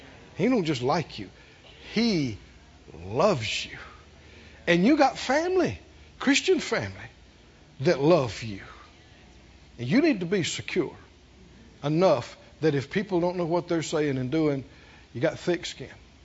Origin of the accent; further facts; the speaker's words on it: the South, United States; I've had people accuse my family because we're from the South.